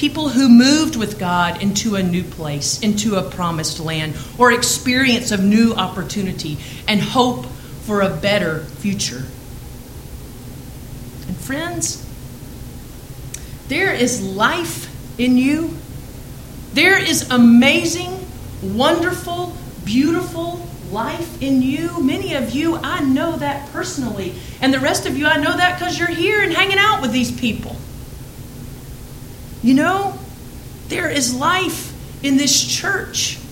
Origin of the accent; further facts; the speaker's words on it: Warrenton, Georgia, United States; Growing up in my hometown of Warrenton, Georgia, you've heard me tell stories about it before.